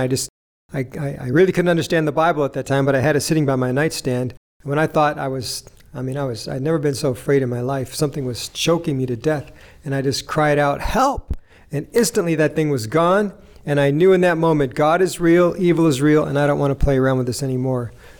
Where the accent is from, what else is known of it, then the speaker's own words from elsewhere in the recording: New York, United States; And I grew up here up in the Western New York, upstate New York.